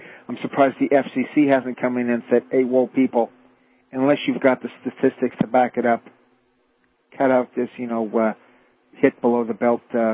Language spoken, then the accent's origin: English; Canada; So, I mean, like, even though I'm Canadian, I am going to watch it next Tuesday